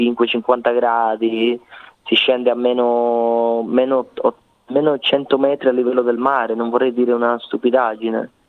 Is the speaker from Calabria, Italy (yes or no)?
yes; Calabria, Italy; porto il nome della Calabria perché io sono calabrese